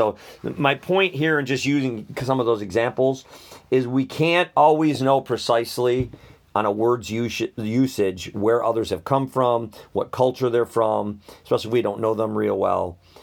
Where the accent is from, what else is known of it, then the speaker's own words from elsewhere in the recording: Midwest, United States; For me, growing up in the Midwest in America, that meant you were a homosexual